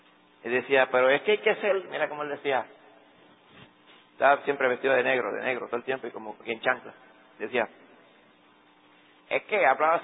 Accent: Aguadilla, Puerto Rico; que yo me crié en Aguadilla

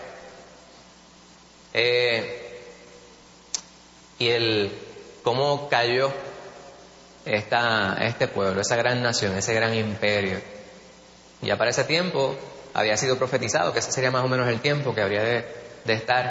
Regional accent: New York, United States; born there; Aunque yo nací en Nueva York, nunca me he podido identificar con ese sitio.

